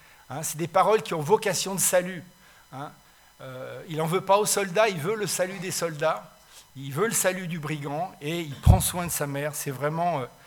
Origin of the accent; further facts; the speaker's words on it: France; Quand je veux écrire un article scientifique, je l'écris en anglais directement, même si je suis français.